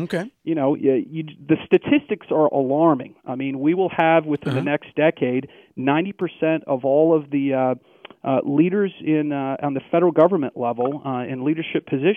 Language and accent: English; Golden, Colorado, United States; And, you know, I grew up in Golden, Colorado. So, you know, the Air Force Academy was something that was important to me.